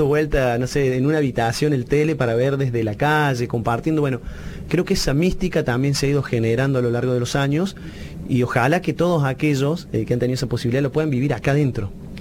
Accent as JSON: {"language": "Spanish", "town": "Jesús María", "region": "Córdoba", "country": "Argentina", "said": "Donde vamos, soy de Jesús María."}